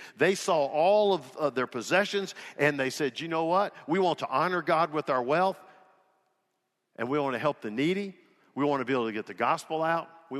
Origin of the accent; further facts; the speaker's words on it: Birmingham, Alabama, United States; born there; I have no idea why I was born in Birmingham, Alabama, and not born in Somalia.